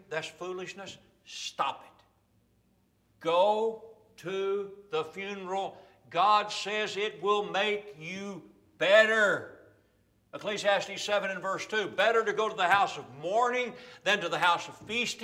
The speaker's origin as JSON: {"language": "English", "town": "Louisville", "region": "Kentucky", "country": "United States", "tie": "born or raised there", "said": "I tell people, you know, I was raised in Louisville, Kentucky. You know, you notice I said that correctly."}